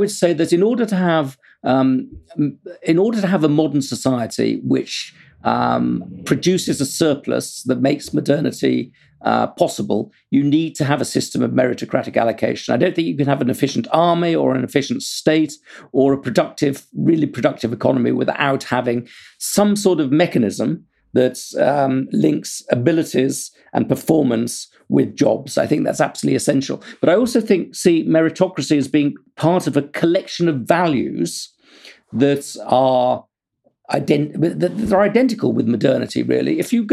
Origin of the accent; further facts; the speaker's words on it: United Kingdom; I'm British